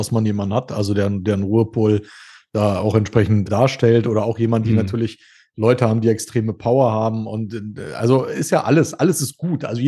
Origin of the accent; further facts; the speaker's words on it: Berlin, Germany; now in Munich, Germany; Ich genau, kann weder Segel noch Skifahren als Berliner.